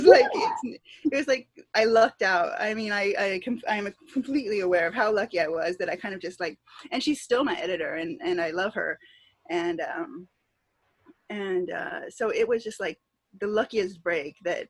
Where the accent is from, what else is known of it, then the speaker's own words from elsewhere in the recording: Oregon, United States; I was born in Oregon, and I grew up kind of just out in the woods.